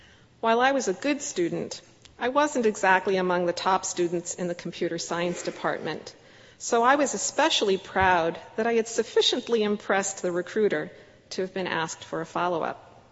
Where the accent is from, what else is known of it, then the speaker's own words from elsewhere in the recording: Teaneck, New Jersey, United States; returned to Teaneck, where I grew up, and lived with my parents after graduating. I came back to my hometown